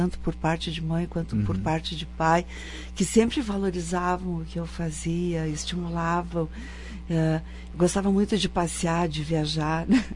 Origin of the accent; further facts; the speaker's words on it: Caxias do Sul, Rio Grande do Sul, Brazil; born there; Bom, eu nasci em Caxias do Sul, né?